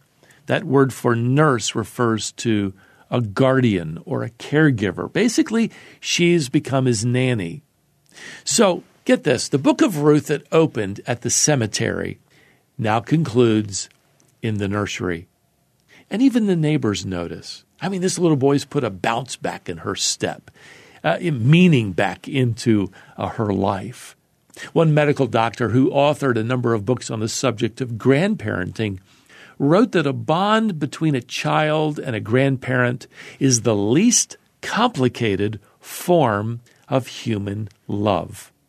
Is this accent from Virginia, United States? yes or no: yes; Norfolk, Virginia, United States; My grandmother, on my mother's side, lived in my hometown of Norfolk, Virginia.